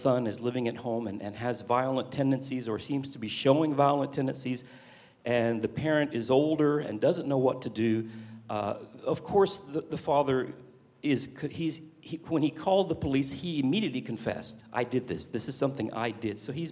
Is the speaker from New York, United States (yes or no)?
no; Houston, Texas, United States; also born or lived in Austin; I'm born near Austin, grew up in the Houston area. I've spent many years trying to get rid of my accent so my students will understand me.